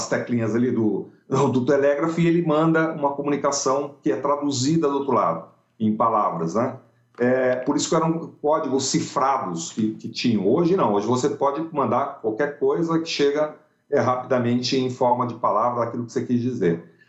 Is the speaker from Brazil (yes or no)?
yes; Amazon, Brazil; a gente morava numa cidadezinha pequena, e a gente avisava que ia para o interior da Amazônia, lá onde tinha o seringal da minha avó